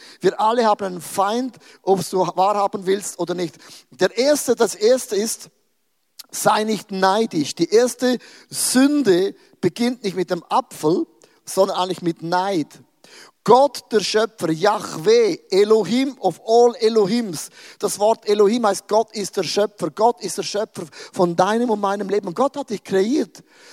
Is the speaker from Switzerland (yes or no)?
yes; Switzerland; Ich bin ja ein Schweizer. Wir sind neutral.